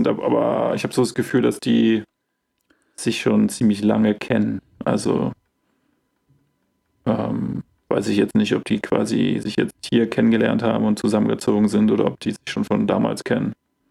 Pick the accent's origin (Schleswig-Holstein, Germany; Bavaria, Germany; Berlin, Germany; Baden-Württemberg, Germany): Bavaria, Germany; now in Chile; weil ich aus Bayern komme.